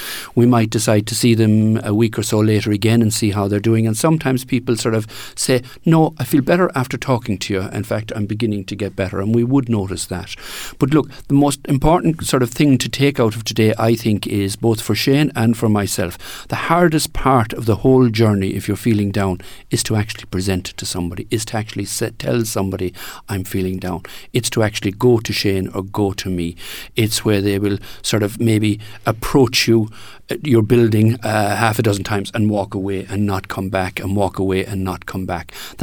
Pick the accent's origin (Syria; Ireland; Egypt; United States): Ireland; that's not something we as Irish people are great at doing.